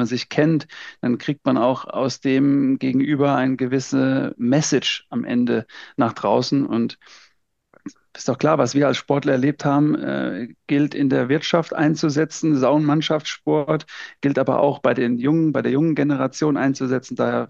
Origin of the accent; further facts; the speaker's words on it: Obernburg, Bavaria, Germany; ich bin ja im … in Obernburg, aufgewachsen am bayerischen Untermain zwischen Aschaffenburg und Miltenberg groß geworden bei der TuSpo aus Obernburg.